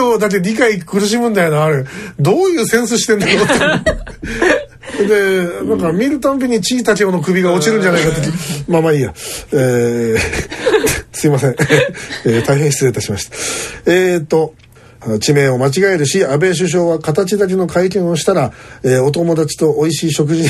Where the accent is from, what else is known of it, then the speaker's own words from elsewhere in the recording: Neyagawa, Osaka, Japan; now in Wakayama, Japan; 私は現在和歌山に住んでいますが、生まれも育ちも大阪北部にある寝屋川市です。